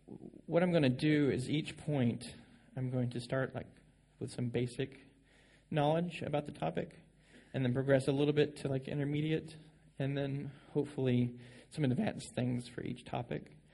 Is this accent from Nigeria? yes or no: no; Nashville, Tennessee, United States; from Nashville, Tennessee.